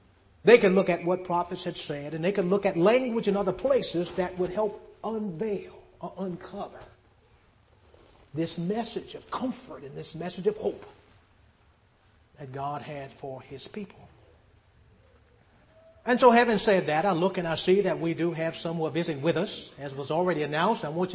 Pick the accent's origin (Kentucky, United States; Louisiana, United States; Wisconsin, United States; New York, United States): Louisiana, United States; New Orleans; I remember growing up in New Orleans, Louisiana, used to be some serious electrical storms.